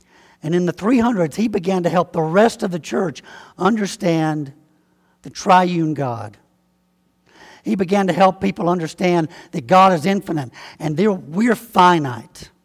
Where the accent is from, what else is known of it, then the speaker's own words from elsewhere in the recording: Alabama, United States; now in Peoria, United States; Because everybody says, you're not from around here originally, are you? They just hear me talk a little bit, and they know that. Well, yeah, I'm from Alabama.